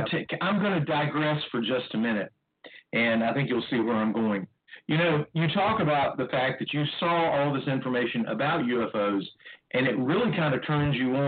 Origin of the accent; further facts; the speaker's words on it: North Carolina, United States; I'm from Burke County, and I've seen the Brown Mountain lights.